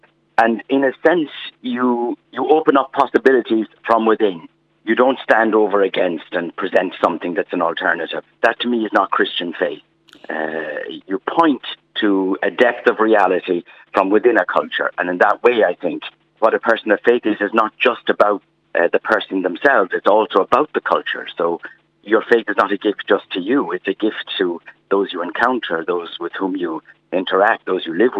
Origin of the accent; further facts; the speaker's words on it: Connacht, Ireland; also born or lived in Galway; I'm from County Mayo. I'm from a small little village called Duhoma, near Ballymullet, way out on the west. But I went to school in Galway